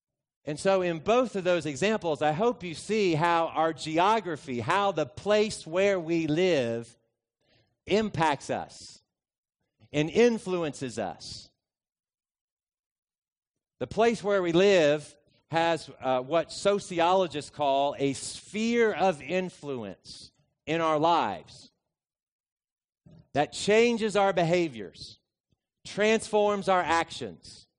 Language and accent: English; West Virginia, United States; I grew up in West Virginia.